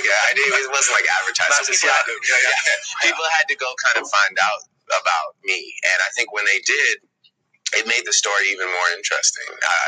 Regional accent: Toronto, Ontario, Canada; Because, I'm from Toronto. I'm from a place where it's a true mosaic.

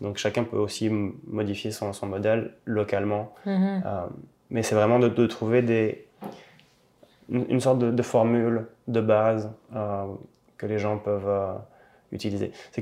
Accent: France; moved away as an adult; now in Montreal, Canada; Moi, je suis français. Et ça fait 11 ans que je vis ici.

